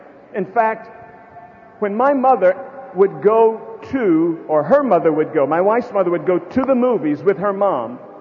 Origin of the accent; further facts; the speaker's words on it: Buffalo, New York, United States; I grew up in Buffalo, New York. I grew up in the Willard Park Projects. It's a wonderful place.